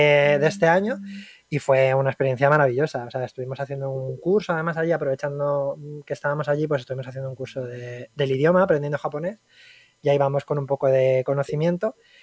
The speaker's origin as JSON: {"language": "Spanish", "town": "Albacete", "region": "Castilla-La Mancha", "country": "Spain", "tie": "born or raised there", "said": "Yo vivía en Albacete de pequeño y en Albacete no teníamos televisión autonómica."}